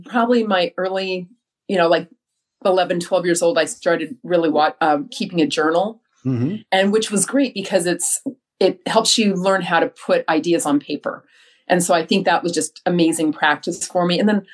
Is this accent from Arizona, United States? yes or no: yes; Arizona, United States; So I grew up in Arizona and they have no daylight savings time.